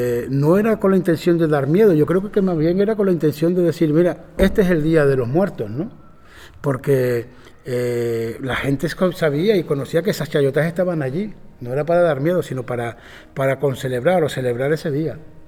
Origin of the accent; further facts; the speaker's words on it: San Andrés y Sauces, Canary Islands, Spain; yo soy del municipio de San Andrés y Sauce, concretamente del barrio de San Andrés, que es el casco histórico del pueblo, ¿no? Donde se fundó el pueblo. Y está en la costa, ¿no? Cerca del mar.